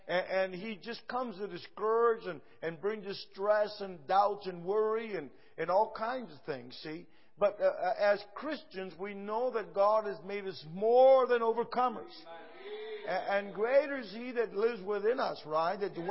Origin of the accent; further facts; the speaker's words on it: Lorain, Ohio, United States; Now, I grew up here in Ohio, just a little town over here called Lorain, Ohio. I guess it's about 90 miles from here. I don't know. And I was born and raised, and my parents are from the island of Puerto Rico.